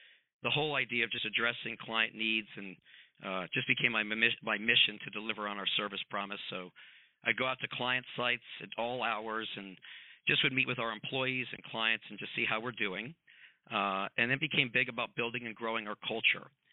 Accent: Millburn, New Jersey, United States; president and CEO of Plan Companies. Born and raised in New Jersey, Milburn Public School graduate

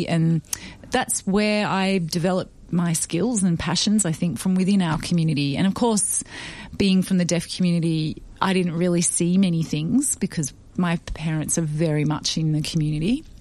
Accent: Australia; first language Auslan; English is a second language; Australian Sign Language, so everyone in my family is deaf except for me.

